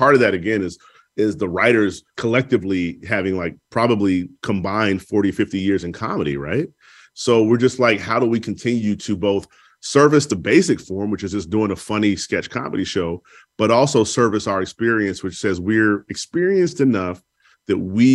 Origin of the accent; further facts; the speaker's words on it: Chicago, Illinois, United States; You know, I would hear about my hometown in the news and I'd be like, I don't know what city they're talking about.